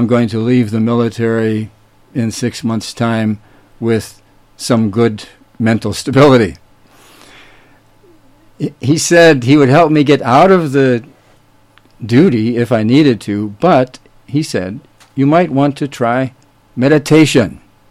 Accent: Minnesota, United States; As I mentioned, I was born and raised in Minnesota and entered the Air Force Academy in 1965

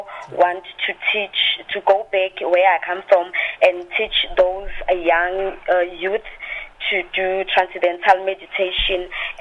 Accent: South Africa; I am from South Africa.

